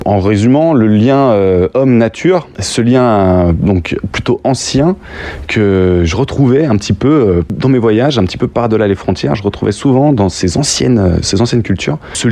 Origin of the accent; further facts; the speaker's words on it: Lyon, Auvergne-Rhône-Alpes, France; born there; Moi, je suis né à Lyon